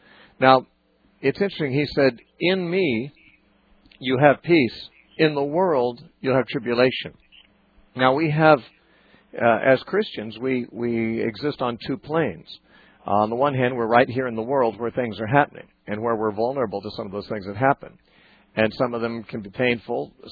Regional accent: United States; You know, I'm an American

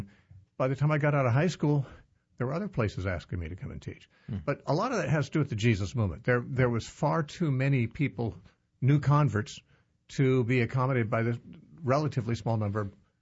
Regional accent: Covina, California, United States; also born or lived in Orange County; I was 16 when my family moved from Covina to Orange County.

